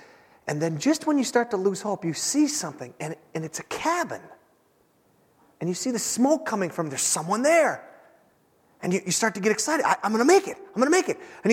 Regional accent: Minnesota, United States; you know, we're from Minnesota, you might be doing that.

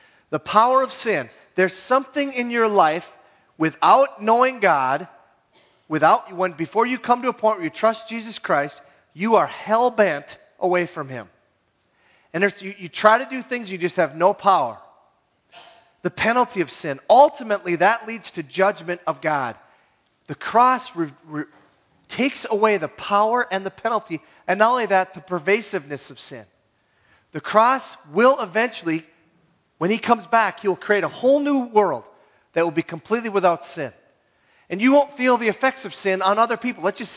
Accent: Minnesota, United States; because man, I'm from the Iron Range.

